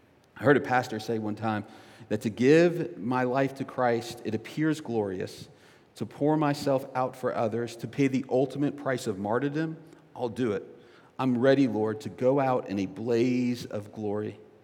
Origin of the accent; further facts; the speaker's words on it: North Carolina, United States; Now, I'm from the East Coast, and I come from North Carolina, and I think that North Carolina is the most beautiful state in the nation.